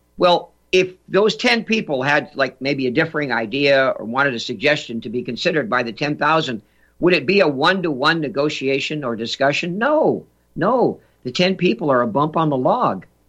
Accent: North Dakota, United States; George is here with us from the East Coast. I'm here from North Dakota.

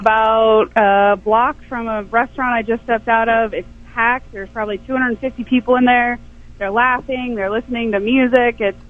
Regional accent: United States; It's hard, I think, for me as an American to believe or stomach the fact that our elections might be compromised.

